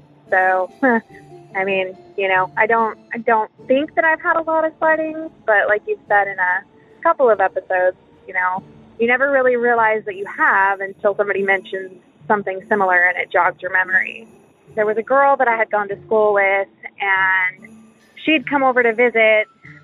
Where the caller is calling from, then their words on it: Texas, United States; I'm calling from Texas, but this call is from Montana.